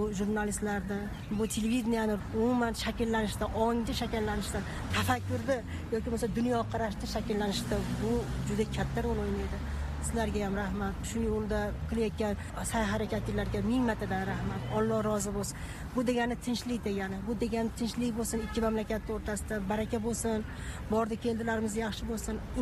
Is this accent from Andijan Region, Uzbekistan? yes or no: yes; Andijan, Andijan Region, Uzbekistan; anjanda o'zim katta bo'lganman